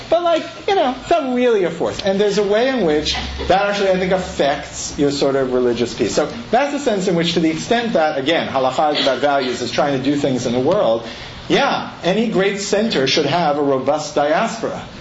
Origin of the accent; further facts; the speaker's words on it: United States; I always felt that most dramatically as an American in Israel